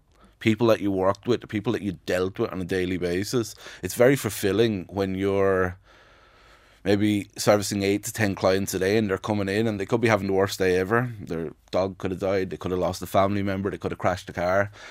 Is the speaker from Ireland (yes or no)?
yes; Ireland; the consultation was at a level that I'd never felt before as an Irish man, to be honest, getting my hair cut.